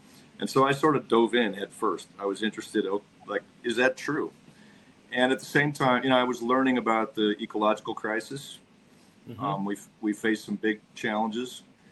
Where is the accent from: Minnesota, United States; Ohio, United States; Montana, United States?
Montana, United States; Helmville; I guess being so sheltered and growing up in Helmville, I started to see a little bit more of the world.